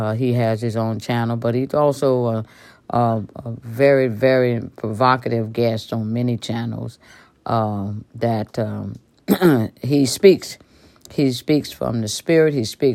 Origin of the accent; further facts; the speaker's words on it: Mississippi, United States; Mississippi is my hometown. I was born and bred in Mississippi.